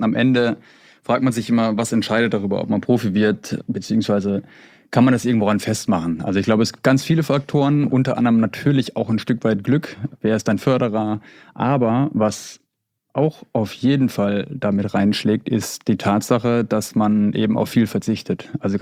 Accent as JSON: {"language": "German", "town": "Bad Oeynhausen", "region": "North Rhine-Westphalia", "country": "Germany", "said": "ich komme aus Bad Oeynhausen in Ostwestfalen, für die, die es nicht wissen, wo Bad Oeynhausen liegt."}